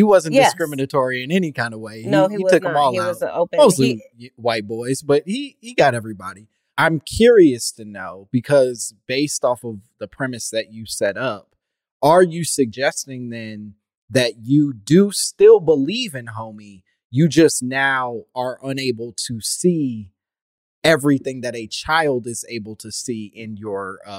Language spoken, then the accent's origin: English; Oak Park, Illinois, United States; I mean, I was a suburban kid, right? Like I grew up in Oak Park.